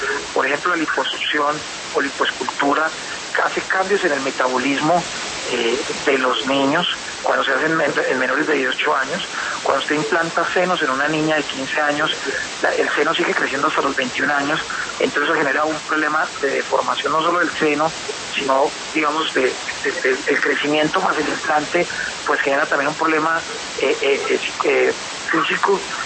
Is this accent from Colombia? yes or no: yes; Colombia